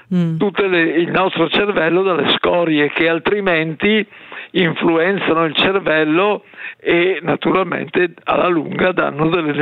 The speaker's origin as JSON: {"language": "Italian", "town": "Bergamo", "region": "Lombardy", "country": "Italy", "said": "io sono bergamasco"}